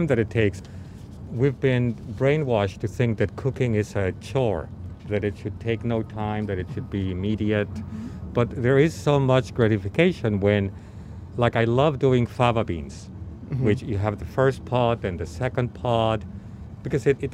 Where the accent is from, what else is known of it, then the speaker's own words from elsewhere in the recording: Mexico City, Mexico; and I grew up in Mexico City.